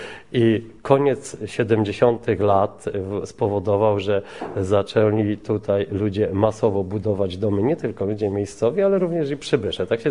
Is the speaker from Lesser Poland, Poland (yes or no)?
yes; Tarnów, Lesser Poland, Poland; w tej parafii mieszkam od urodzenia. Przed 75 rokiem parafia ta była przede wszystkim taką, jak gdyby małą wioską koło Tarnowa. Wprawdzie to już był Tarnów, ale to była wioska